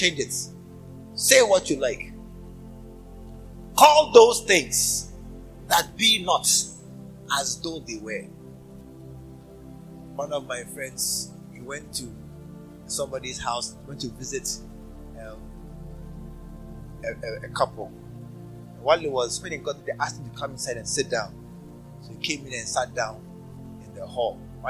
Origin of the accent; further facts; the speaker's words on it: Ghana; Because as a Ghanaian, for the first time, I've crossed the passport control, I've crossed security, I've crossed immigration.